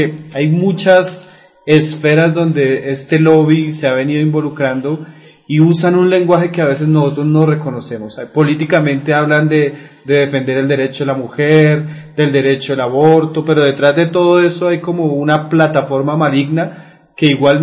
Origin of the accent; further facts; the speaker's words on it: Colombia; nosotros somos ciudadanos de Colombia, vivimos en una ciudad.